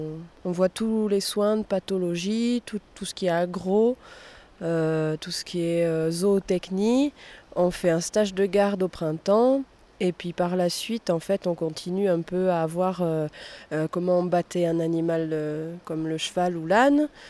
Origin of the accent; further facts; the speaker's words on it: Auvergne-Rhône-Alpes, France; j'ai bientôt 27 ans et je viens d'Auvergne.